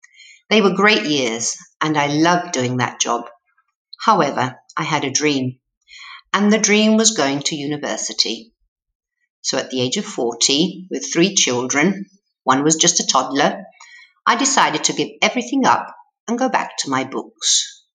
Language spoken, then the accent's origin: English; England, United Kingdom; But since I grew up in England and went to school there, no one was able to say my name correctly.